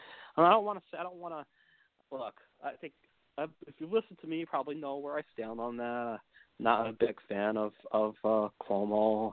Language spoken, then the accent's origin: English; New York City, New York, United States; I'm from New York. I'm from Staten Island, New York.